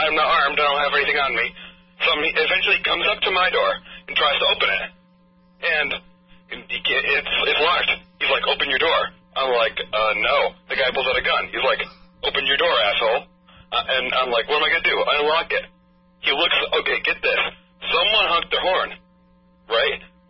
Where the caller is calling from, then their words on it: Lowell, Massachusetts, United States; I'm in Lowell, Massachusetts right now.